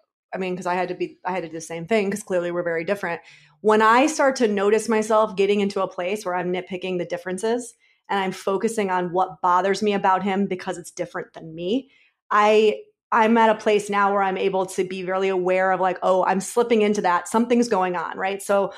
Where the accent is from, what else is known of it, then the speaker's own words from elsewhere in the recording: New York, United States; Too, like, I'm a New Yorker, and so there's a little bit of that edge.